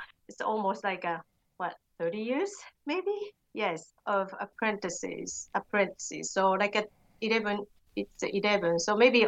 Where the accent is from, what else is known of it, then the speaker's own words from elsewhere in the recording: Japan; English is a second language; now in United States; I'm from Japan.